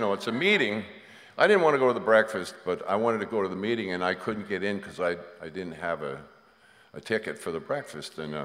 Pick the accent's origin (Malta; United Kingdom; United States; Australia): United States; Pennsylvania; I come from Eastern Pennsylvania, small town, nice middle-class family.